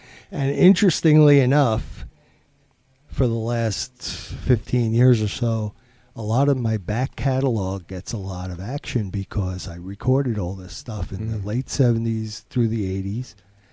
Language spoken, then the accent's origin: English; New York City, New York, United States; born or raised there